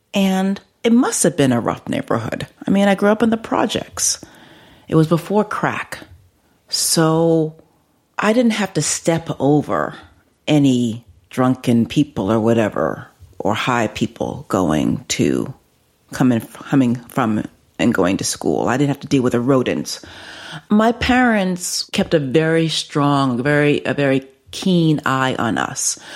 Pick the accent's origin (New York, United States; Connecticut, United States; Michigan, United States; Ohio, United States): New York, United States; Bronx; I'm from the Bronx, yes.